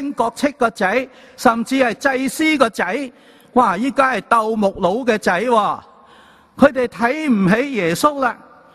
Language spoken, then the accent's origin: Cantonese; Guangdong, China; 肥水不流别人田，我哋广东人话。